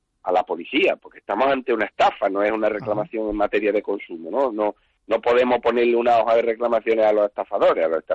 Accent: Granada, Andalusia, Spain; Estaré en Granada, mi tierra

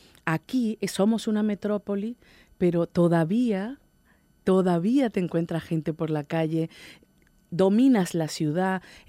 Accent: Caracas, Capital District, Venezuela; born there; moved away; also born or lived in Mexico City / São Paulo; Yo en Caracas, en Venezuela.

